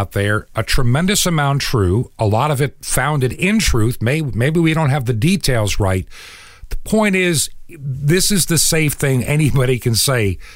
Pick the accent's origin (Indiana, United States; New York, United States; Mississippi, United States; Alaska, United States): New York, United States; No offense. I am from New York.